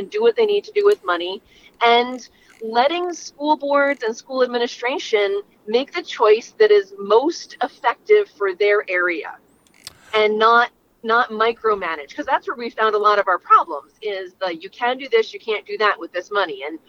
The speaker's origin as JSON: {"language": "English", "region": "East Coast", "country": "United States", "tie": "born or raised there", "moved": "yes", "said": "I mean, I grew up on the East Coast. I was not part of a hunting family."}